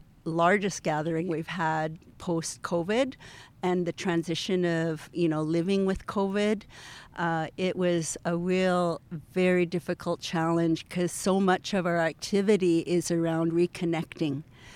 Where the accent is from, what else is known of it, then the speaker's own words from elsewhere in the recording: Causton, British Columbia, Canada; I'm a Sioux Nation citizen, born and raised in Causton, British Columbia, in our beautiful Sioux territory, more of the southern end